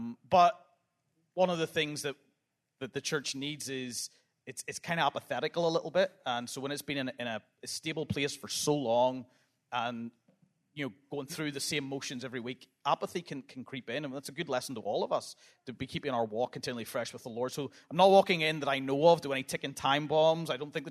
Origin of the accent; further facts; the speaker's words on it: United Kingdom; But we are British